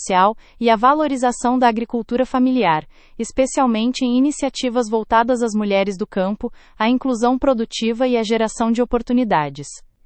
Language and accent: Portuguese; Rio Casca, Minas Gerais, Brazil; Fui criada no Rio da Casca, onde minha mãe cultivava hortaliças. Nós nos alimentávamos do que era produzido ali, assim como muitas famílias daquela comunidade.